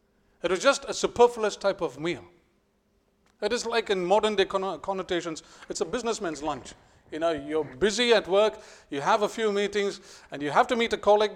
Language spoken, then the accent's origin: English; India; English is a second language; especially if being an Indian, you know, the Indian, we call it the Indian standard time